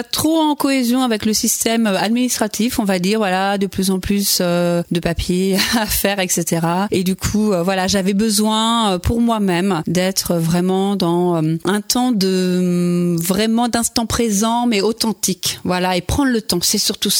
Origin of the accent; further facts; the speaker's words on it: Saint-Léonard-des-Bois, Pays de la Loire, France; moi je suis originaire de Saint-Léonard-des-Bois